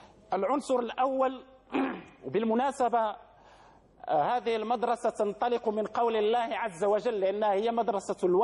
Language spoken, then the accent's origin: Arabic; Morocco; في بلدنا المغرب